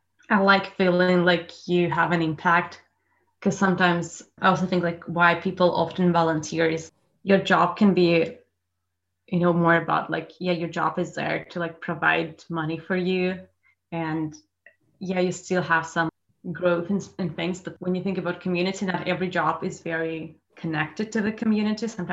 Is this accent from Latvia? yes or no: yes; Latvia; English is a second language; now in Northern Ireland, United Kingdom; I'm from Latvia. And yes, I've graduated from economics and I'm here now in Northern Ireland for like a gap year.